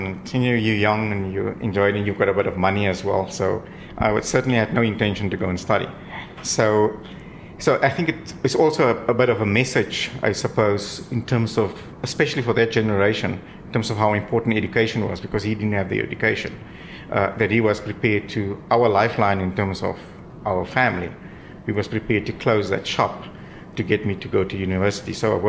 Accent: Graaff-Reinet, Eastern Cape, South Africa; I grew up in a small little town, Graaff-Reinet, in the Eastern Cap

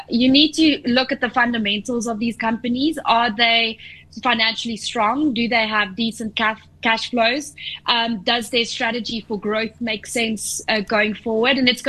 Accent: South Africa; And it's difficult for us as South African investors to know exactly what foreigners in particular are thinking at the moment.

